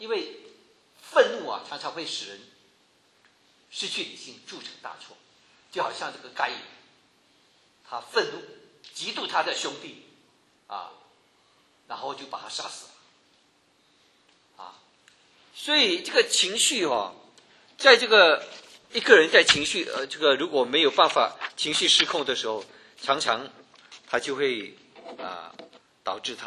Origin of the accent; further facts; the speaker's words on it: China; 所以我们中国人讲一句话